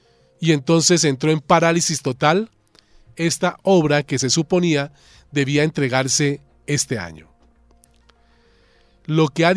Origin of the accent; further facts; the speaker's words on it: Bogotá, Colombia; que en suma casi que somos todos los bogotanos